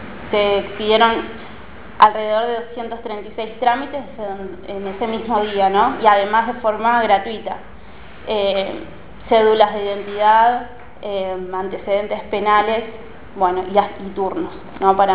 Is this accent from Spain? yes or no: no; Moreno, Buenos Aires Province, Argentina; Bueno, yo soy de Moreno